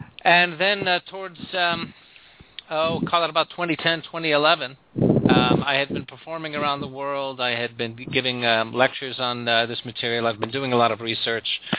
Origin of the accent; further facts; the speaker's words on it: Chicago, Illinois, United States; I'm an Irish-American guy from Chicago. Grew up in a big family, 10 kids, Irish Catholic family.